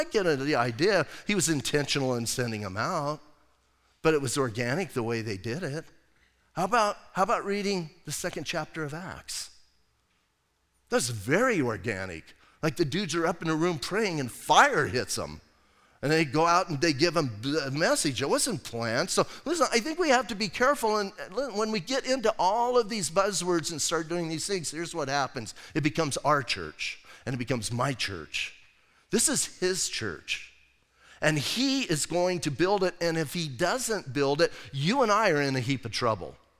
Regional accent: Bisbee, Arizona, United States; I'm from Bisbee. What else would I be?

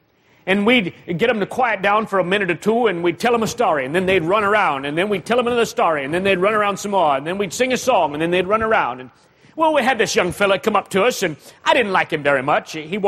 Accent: New England, United States; I'm from New England. I don't give out favors.

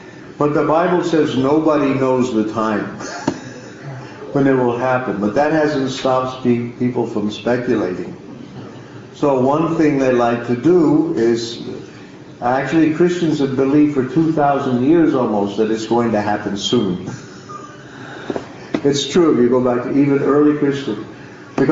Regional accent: Oklahoma, United States; also born or lived in Texas; But when I was a child, I spent part of my time growing up in the Southwest, Oklahoma and Texas.

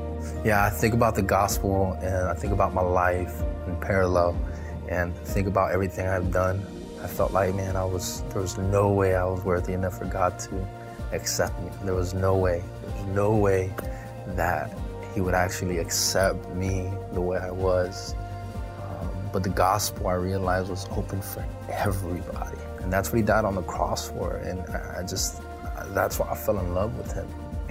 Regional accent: Miami, Florida, United States; moved away as an adult; I had to leave Miami. I had to leave my hometown. And I moved to Central Florida.

